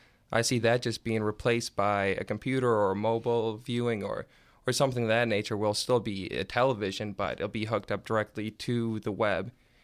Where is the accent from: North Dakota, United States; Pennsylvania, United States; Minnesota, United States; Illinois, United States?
North Dakota, United States; Fargo; I'm from the Fargo area. I was not around here for about 4 years or so, but now I'm back